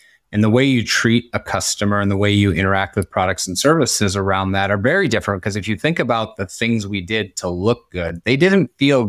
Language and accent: English; Midwest, United States; also born or lived in Colorado; now in Florida, United States; I grew up in the Midwest, so tornadoes are pretty much always there in the summer